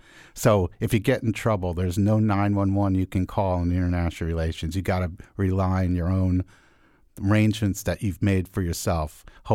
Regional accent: New York, United States; I'm a New Yorker. I understand.

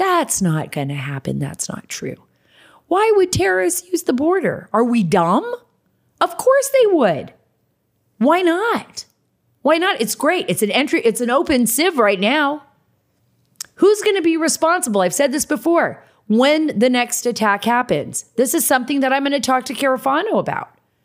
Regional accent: Saudi Arabia; My life changed because I grew up in Saudi Arabia and I was familiar, you know, with the region

